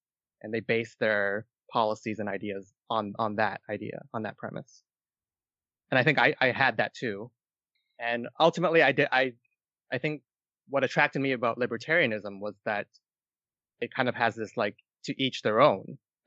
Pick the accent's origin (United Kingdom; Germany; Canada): Canada; born there; also born or lived in Kuala Lumpur, Malaysia; even though I was born in Canada, I actually did move back to Malaysia for about 4 years during my early childhood, or late childhood, actually, from age 9 to 13.